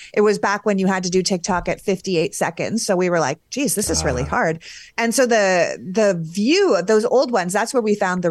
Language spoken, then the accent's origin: English; Canada; As a Canadian